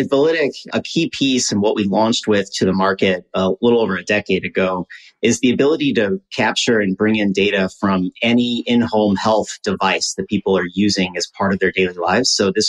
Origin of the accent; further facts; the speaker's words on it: Midwest, United States; because we're both from the Midwest and we have family in rural communities.